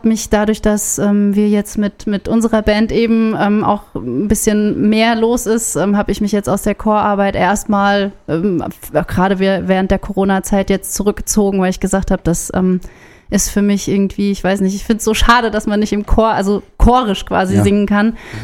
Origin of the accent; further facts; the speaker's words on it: Hochstadt, Hesse, Germany; now in Freigericht, Germany; Also ganz ursprünglich komme ich aus Hochstadt, aber wir sind schon seit über 20 Jahren jetzt im Freigericht gelandet.